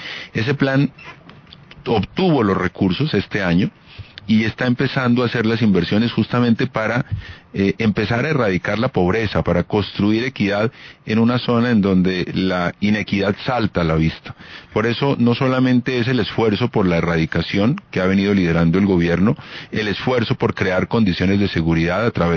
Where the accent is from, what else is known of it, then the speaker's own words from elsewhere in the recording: Putumayo, Colombia; yo soy originario de Putumayo, pero mi padre es de Barbacoas. Mi papá nació en Barbacoas. Digamos que tengo un origen en la costa pacífica nariñense